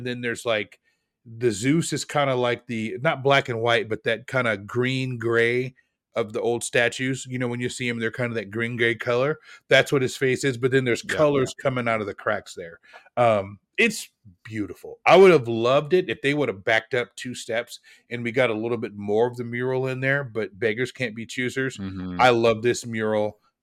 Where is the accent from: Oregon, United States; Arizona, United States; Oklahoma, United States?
Oregon, United States; Portland; I got jokes on Salem. I'm from Portland.